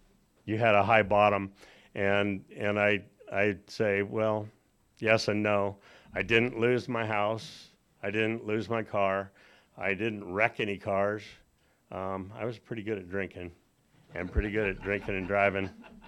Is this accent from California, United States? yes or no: yes; La Mesa, California, United States; I grew up in La Mesa. I was born in Grossmont Hospital. And I had a lot of friends in the area.